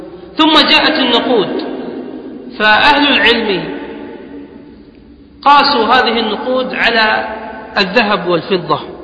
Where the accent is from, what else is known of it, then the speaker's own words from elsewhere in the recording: Kuwait; عندنا في الكويت مثلا كان 85 جرام يساوي 600 دينار كويتي